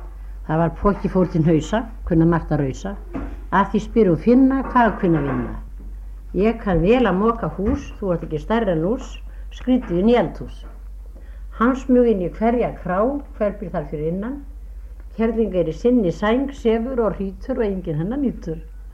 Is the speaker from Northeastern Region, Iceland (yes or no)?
yes; Northeastern Region, Iceland; Við erum systur Norðan og Þingarsýslu og Grýtubakkar hreppi. Það er austan Eyjafjarðar sko.